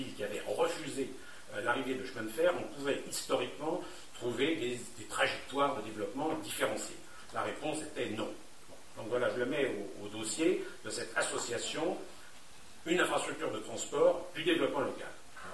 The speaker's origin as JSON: {"language": "French", "country": "France", "said": "On est français, le colbertisme, ça a existé"}